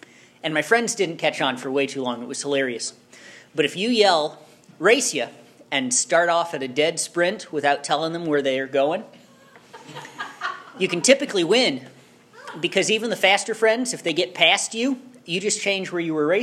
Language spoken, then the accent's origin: English; Iowa, United States; the privilege of growing up in Iowa, a small town of about 1,500 people, and most of my friends were farm kids.